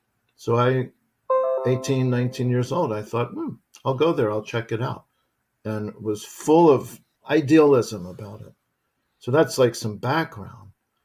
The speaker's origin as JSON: {"language": "English", "country": "United States", "tie": "born or raised there", "said": "I grew up in America in a very, you know, comfortable, reasonably easy life in the late 1960s."}